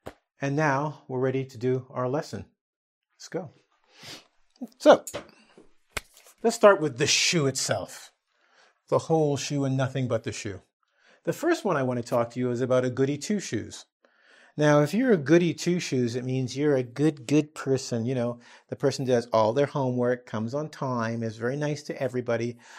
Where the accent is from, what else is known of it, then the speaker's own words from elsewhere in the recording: England, United Kingdom; Well, that's because when we as English people say it, we don't really think of this particular verb.